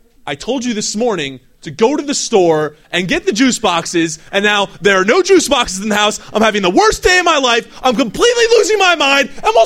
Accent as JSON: {"language": "English", "region": "Virginia", "country": "United States", "lives_now": "Arlington, United States", "said": "I'm from Loudoun County originally, but I live in Arlington now."}